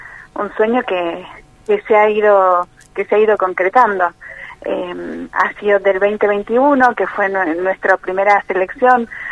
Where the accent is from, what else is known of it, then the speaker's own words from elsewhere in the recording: Puerto Belgrano, Buenos Aires Province, Argentina; born there; now in Ushuaia, Argentina; Nosotros estamos residiendo aquí en Ushuaia. Yo nací en Puerto Belgrano